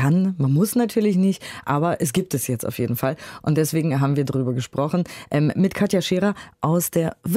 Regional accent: Berlin, Germany; ich komme aus Berlin.

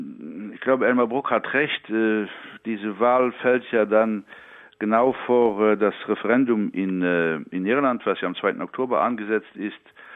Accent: Luxembourg; das steht mir nicht zu, als Luxemburger das zu tun.

